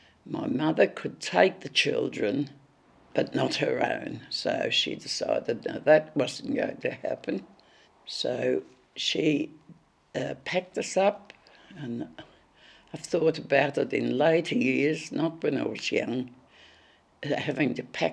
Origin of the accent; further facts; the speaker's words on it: Brighton, Victoria, Australia; born there; I was born in Brighton, Victoria.